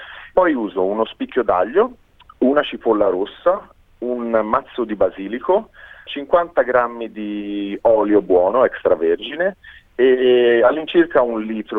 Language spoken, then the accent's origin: Italian; Florence, Tuscany, Italy; E poi chiaramente perché è una ricetta toscana, quindi io sono di Firenze.